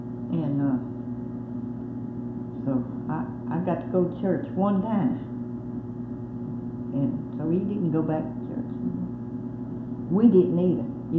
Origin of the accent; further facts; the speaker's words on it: Mississippi, United States; also born or lived in Seven Pines; But I was took away from there when I was 2 years old. I didn't know no more about it. Nothing but Mississippi.